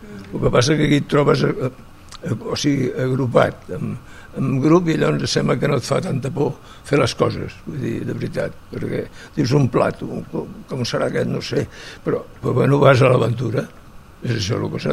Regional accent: Sabadell, Catalonia, Spain; Vaig néixer a Sabadell i m'he criat molts anys allà, en els jutjats.

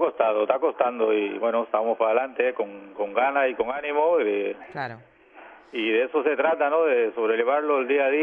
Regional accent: Sabadell, Catalonia, Spain; de hecho yo vengo de Sabadell

